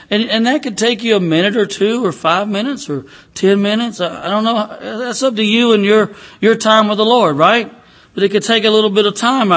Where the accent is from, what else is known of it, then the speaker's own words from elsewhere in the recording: United States; I grew up in Cook County and on a farm. We cropped tobacco and, believe it or not, there's some pulpwood.